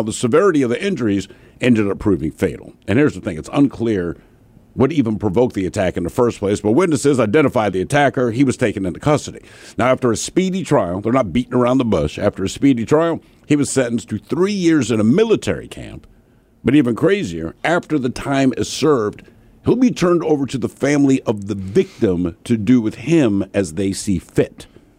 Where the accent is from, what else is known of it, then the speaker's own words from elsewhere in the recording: Bronx, New York, United States; The Bronx, like, I'm from the Bronx, F you!